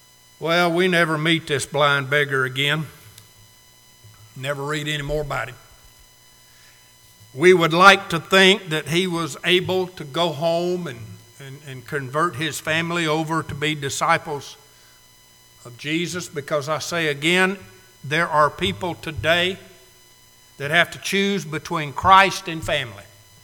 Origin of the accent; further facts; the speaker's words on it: Alabama, United States; And I've told you before, as a boy growing up in Alabama, I heard my daddy or my granddaddy quote that verse.